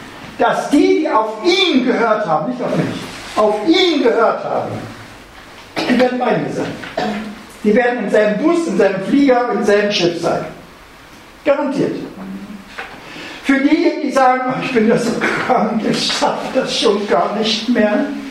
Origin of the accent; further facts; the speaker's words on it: Rhineland, Germany; Das war jetzt rheinländisch, ja? Ich bin ein Rheinländer, müsst ihr wissen.